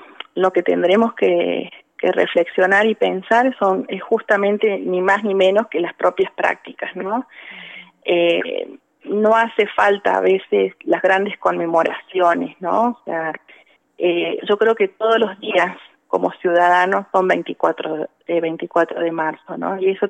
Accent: Argentina; Nos pasó a nosotros como argentinos, ¿no?

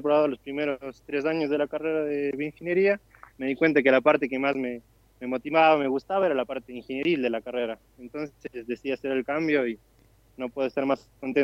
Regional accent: Argentina; born there; moved away; yo nací en Argentina y siempre tuve la curiosidad de volver al país.

